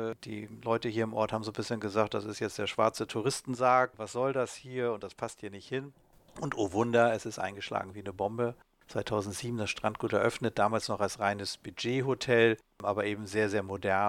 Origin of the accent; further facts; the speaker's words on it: Flensburg, Schleswig-Holstein, Germany; Ich komme aus Flensburg, also von Schleswig-Holstein, von der Ostsee